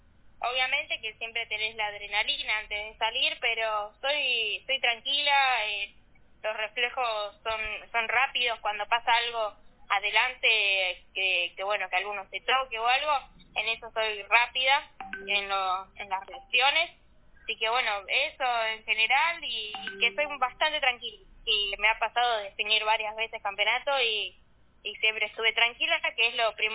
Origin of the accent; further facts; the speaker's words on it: Mar de Ajó, Buenos Aires Province, Argentina; also born or lived in Merlo; No, yo soy nacida en Pontevedra, en Buenos Aires, en Merlo, pero bueno, nos vivimos a vivir acá a Mar de Ajó, a la costa, cuando bueno, tenía un añito, así que bueno, soy más de acá que de Buenos Aires.